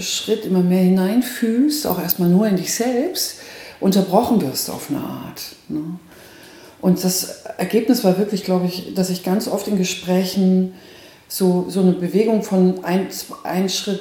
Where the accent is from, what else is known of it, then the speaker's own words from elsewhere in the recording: Nuremberg, Bavaria, Germany; moved away as an adult; now in Bielefeld, Germany; Ursprünglich komme ich aus dem Frankenland. Also ich könnte jetzt sozusagen an der Christkindl-Wahl könnte ich jetzt teilnehmen. Es dürfen nämlich nur gebürtige Nürnbergerinnen. Mhm. Bin aber weggegangen, weil ich wegen dem Studium und lebe jetzt in Bielefeld